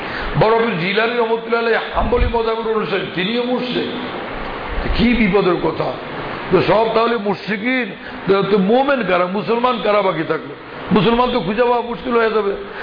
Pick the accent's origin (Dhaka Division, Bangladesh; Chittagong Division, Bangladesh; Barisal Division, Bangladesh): Barisal Division, Bangladesh; Barisal; আমি গ্রাম দেশ থেকে আসছি বরিশাল মাহমুদিয়া